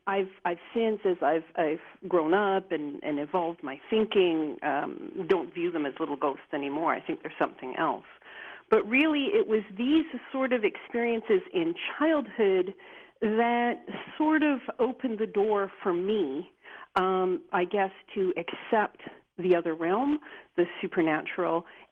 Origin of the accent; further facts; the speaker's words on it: Toronto, Ontario, Canada; And I grew up in Toronto, Canada, in the suburbs there, and we had like a large sort of typical 1960s, 1970s home with a large bay window.